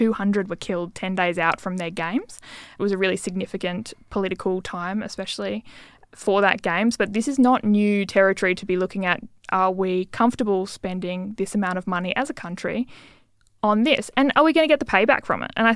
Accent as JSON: {"language": "English", "country": "Australia", "said": "being aware of where we're located as an Australian"}